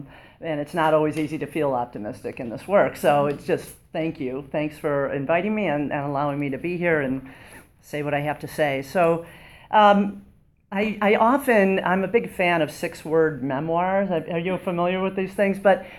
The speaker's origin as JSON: {"language": "English", "town": "Detroit", "region": "Michigan", "country": "United States", "tie": "born there", "said": "I was born in Detroit"}